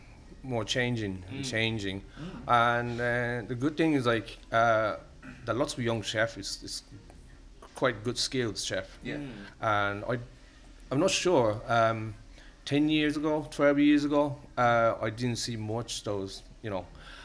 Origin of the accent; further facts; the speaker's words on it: Fukuoka, Japan; English is a second language; now in Ireland; I always say, like, I'm from south. I'm from Fukuoka. It's the southwest, and I kind of my body wants to stay in the south.